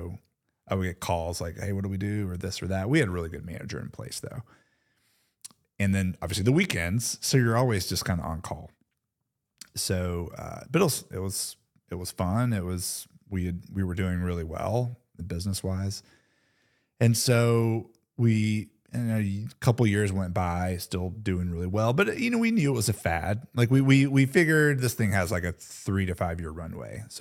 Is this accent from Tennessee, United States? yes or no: no; Georgia, United States; now in Louisville, United States; I'm from Georgia originally, graduated University of Georgia, go Dogs, with a pharmacy degree.